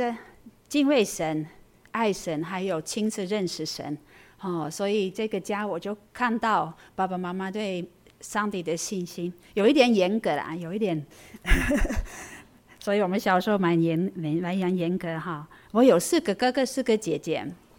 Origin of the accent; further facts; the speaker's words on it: Netherlands; Chinese is a second language; 这是我的家乡，我们成长的环境啊，我小时候就是这个环境哈、哦，荷兰的特质是都是平地哈、哦，所以可以看得很远